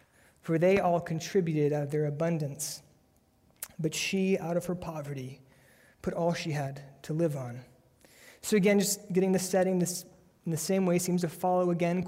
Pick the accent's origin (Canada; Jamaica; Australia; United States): United States; just because we are American Christians and we are phenomenally wealthy